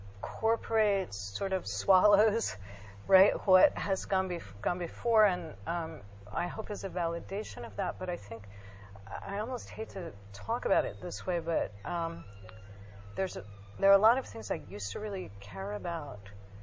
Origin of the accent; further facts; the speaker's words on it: Salt Lake City, Utah, United States; sometimes in my hometown of Salt Lake City